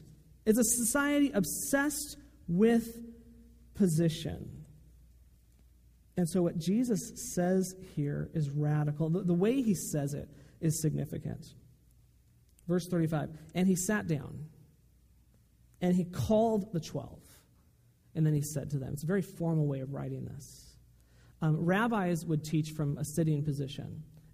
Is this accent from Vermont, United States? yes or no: no; Bakersfield, California, United States; I'm just from Bakersfield, you know. It is God's country, but we don't have anything like this.